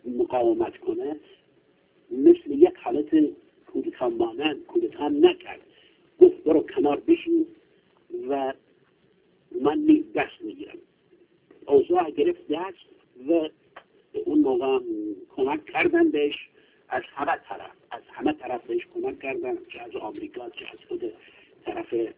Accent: Iran; من طرف به عنوان یک ایرانی از شما سپاسگزاری و قدردانی میکنم.

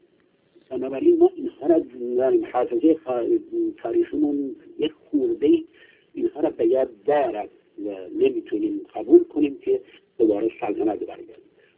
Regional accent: Iran; من طرف به عنوان یک ایرانی از شما سپاسگزاری و قدردانی میکنم.

